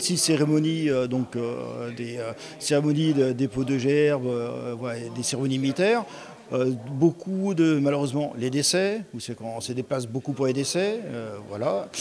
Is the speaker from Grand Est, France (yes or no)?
no; Bastia, Corsica, France; que la karaté vienne chez nous, à Bastia, et regrouper tous les adhérents de la région